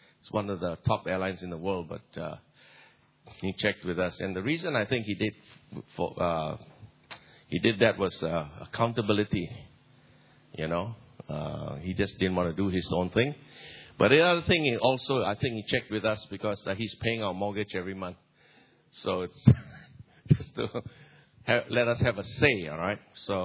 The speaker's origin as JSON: {"language": "English", "country": "Singapore", "said": "And although I'm from Singapore, I'm hardly in Singapore. I have a place there. I have an apartment, seldom used."}